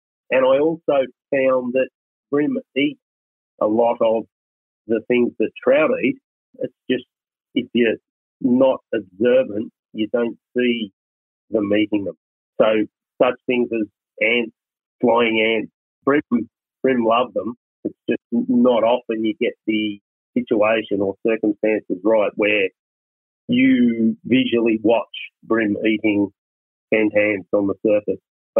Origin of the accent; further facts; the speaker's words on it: Bayswater, Victoria, Australia; I grew up in Victoria in Bayswater, outer eastern sort of Melbourne, and used to go a lot to Mallacoota, Gippsland Lake, Bem River.